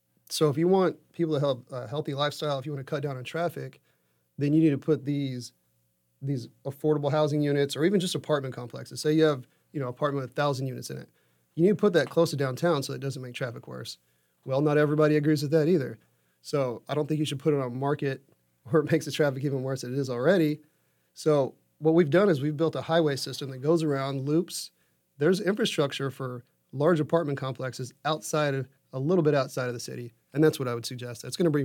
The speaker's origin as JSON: {"language": "English", "region": "Texas", "country": "United States", "lives_now": "Wilmington, United States", "said": "Well, I'm from Texas, so people are going to love or hate this answer."}